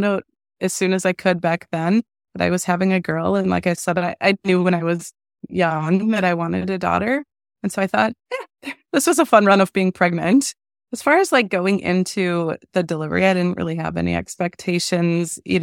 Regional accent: Wisconsin, United States; I'm from Wisconsin.

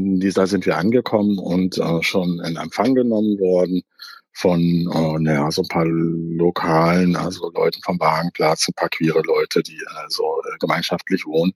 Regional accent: East Germany, Germany; Also ich bin in der DDR aufgewachsen und habe das an der Wende alles natürlich bewusst mitbekommen.

